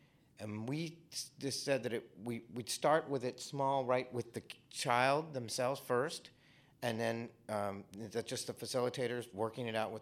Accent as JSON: {"language": "English", "region": "California", "country": "United States", "said": "from South Orange County in California"}